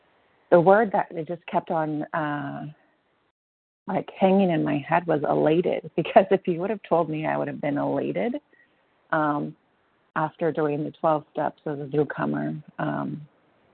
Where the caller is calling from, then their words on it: San Diego, California, United States; from San Diego, California, recovered compulsive overeater.